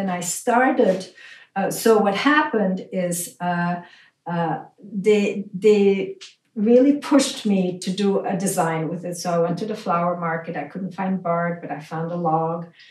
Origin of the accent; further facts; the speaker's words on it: Belgium; So I grew up in Belgium, and between the time I was 6 until I was 10, we went on vacation to Switzerland for a month.